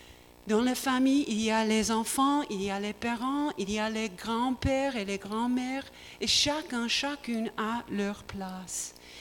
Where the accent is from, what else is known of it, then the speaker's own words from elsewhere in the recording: United States; French is a second language; Et je suis américain et je pense ce que j'ai entendu des Français